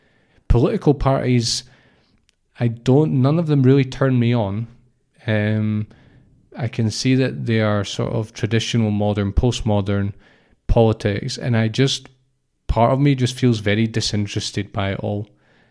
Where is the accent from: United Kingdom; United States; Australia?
United Kingdom; Scotland; I'm Scottish, I'm proud to be Scottish, but I don't feel identified as Scottish as a lot of people do in the country